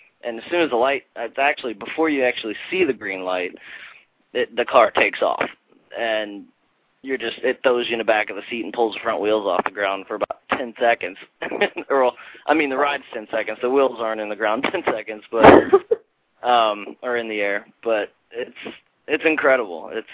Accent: West Virginia, United States; born there; And I was born in West Virginia, so obviously country music was around constantly.

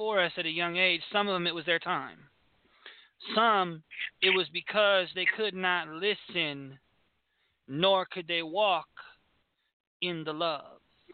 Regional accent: Milwaukee, Wisconsin, United States; I grew up here in Milwaukee, Wisconsin, and we served hundreds of homeless.

